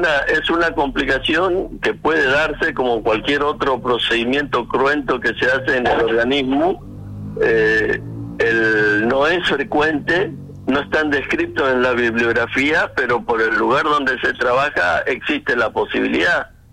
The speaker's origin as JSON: {"language": "Spanish", "country": "Argentina", "said": "como todo argentino"}